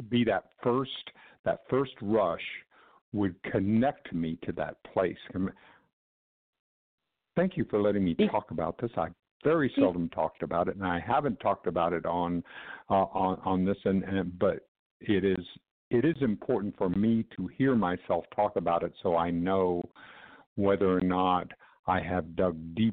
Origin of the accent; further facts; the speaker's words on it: Texas, United States; And I grew up in South Texas. And in South Texas, there was so little information.